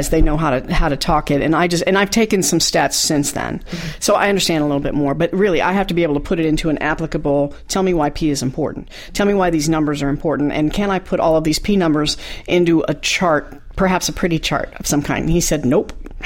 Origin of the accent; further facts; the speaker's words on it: Indianapolis, Indiana, United States; I am from Indianapolis.